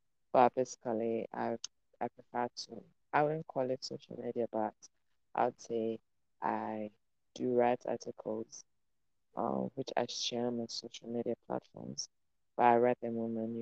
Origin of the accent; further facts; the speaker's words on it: Uganda; But what I would say about my childhood here